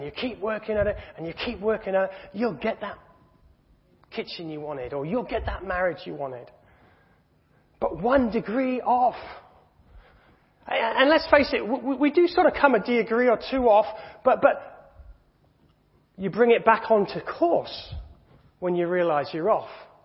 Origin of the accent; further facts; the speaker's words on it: Hong Kong; We never had coal fires growing up in Hong Kong.